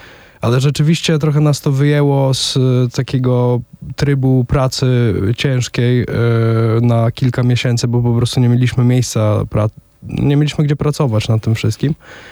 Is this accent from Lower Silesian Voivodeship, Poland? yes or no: no; Łomża, Podlaskie Voivodeship, Poland; Obaj jesteśmy z Łomży i jeździliśmy na obozy tenisowe